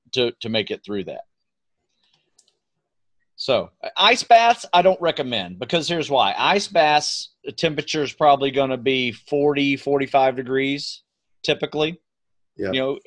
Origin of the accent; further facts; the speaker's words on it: Florida, United States; I grew up on the East Coast in Florida where we had these freshwater springs popping up everywhere in North Florida.